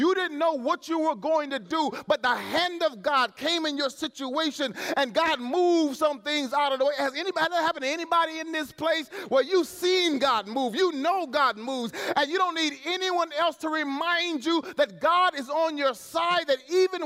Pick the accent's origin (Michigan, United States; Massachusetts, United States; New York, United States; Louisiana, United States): Louisiana, United States; Ville Platte; I was determined to drive through the flood from the little town Ville Platte where I grew up in Owen.